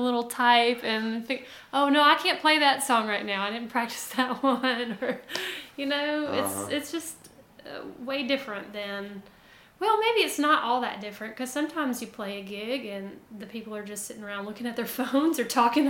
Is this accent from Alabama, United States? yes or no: yes; Tuscaloosa, Alabama, United States; Yeah, because I was from Tuscaloosa and... raised in a music family